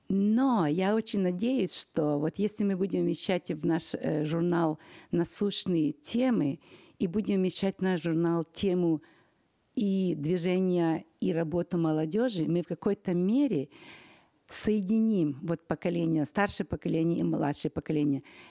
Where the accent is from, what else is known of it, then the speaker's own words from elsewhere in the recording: Ukraine; born there; Я родилась на Украине в семье верующих родителей.